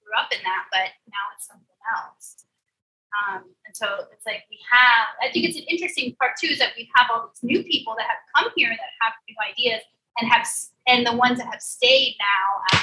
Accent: Louisiana, United States; we're not from New Orleans, we're from Lafayette, New Iberia, Opelousas, Crowley, like that's where we're from.

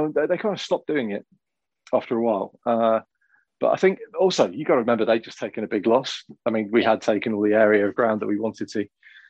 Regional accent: West Midlands, United Kingdom; I grew up in Shropshire, which is obviously it was quite a pivotal county in the Middle Ages, and there's castles everywhere and ruins all over the place.

